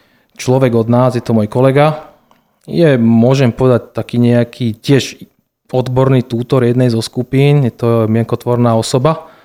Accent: Trnava, Trnava Region, Slovakia; born there; Ja som sa narodil v Trnave, žijem v Trnave, pracujem v Trnave

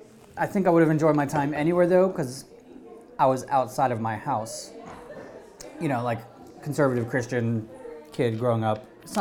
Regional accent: Gloucester, Virginia, United States; I did most of my growing up in Virginia, in Gloucester, Virginia.

